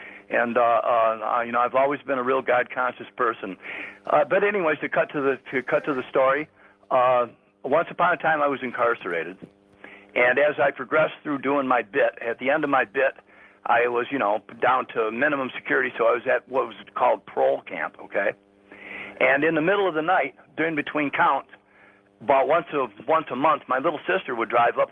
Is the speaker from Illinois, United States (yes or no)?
no; Redford Township, Michigan, United States; I'm from Redford Township, Michigan.